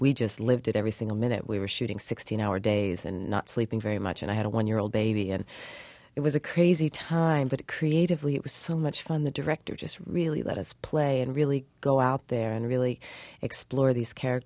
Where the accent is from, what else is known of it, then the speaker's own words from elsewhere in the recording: Philadelphia, Pennsylvania, United States; accent: Philadelphia; Well, first of all, I'd like to hear my Philadelphia accent since I'm back in Philly.